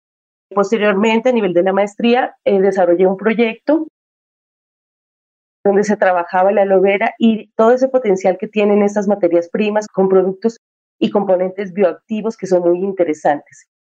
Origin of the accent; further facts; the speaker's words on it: Nariño, Colombia; yo soy de origen, soy de Nariño, un departamento netamente rural.